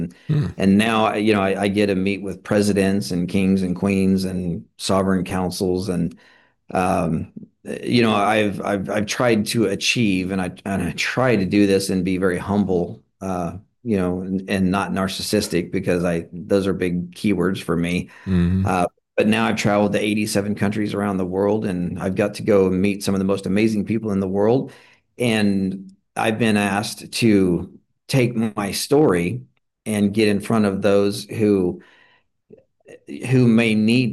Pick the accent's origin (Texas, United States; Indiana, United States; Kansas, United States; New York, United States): Kansas, United States; Yeah. Well, you know, coming from a small town in Kansas, I'd lived under a stepfather